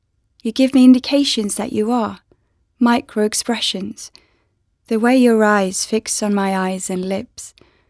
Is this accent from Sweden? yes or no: yes; Sweden; I'm from Sweden.